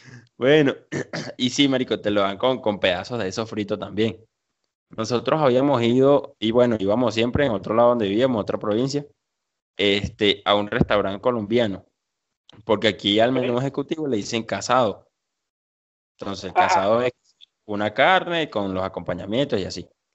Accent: Mexico; que nosotros que nos la pasamos diciendo como mexicanos que nuestra comida que es richísima

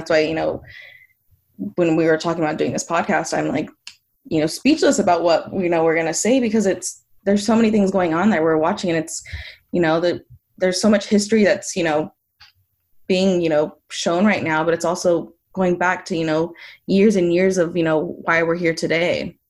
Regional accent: Bakersfield, California, United States; So I'm from Bakersfield, California

